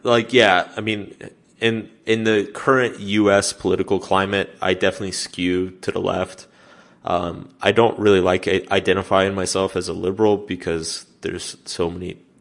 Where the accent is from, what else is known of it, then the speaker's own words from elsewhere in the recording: United States; And as an American, it's like, going to England or Australia or New Zealand, it's like, they get excited, just as excited. They're like, oh, you're from America.